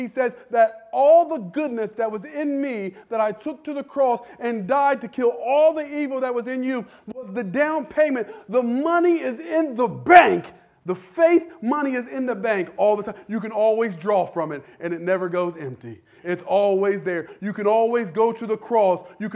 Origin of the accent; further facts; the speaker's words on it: Ohio, United States; When I was a little boy growing up in Cowan Lake region